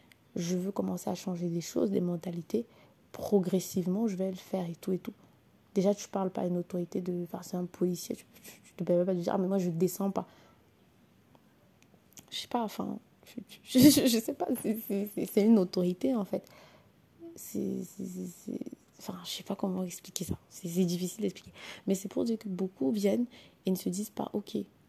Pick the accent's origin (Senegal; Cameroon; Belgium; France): France; Oui, chez nous en France, c'est pas comme ça que ça se passe.